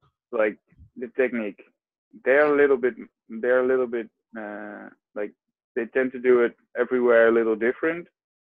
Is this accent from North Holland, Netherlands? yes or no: yes; Amsterdam, North Holland, Netherlands; English is a second language; even though I'm from Amsterdam, and that's like the weed place of the whole world